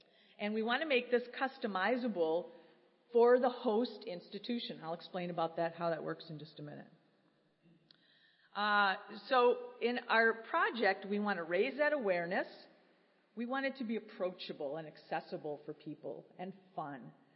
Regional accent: Minnesota, United States; I'm from Minnesota, so yeah.

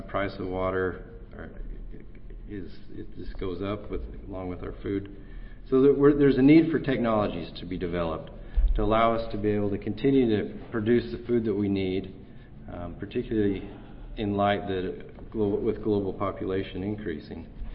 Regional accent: Oregon, United States; I'm an ecologist from Oregon

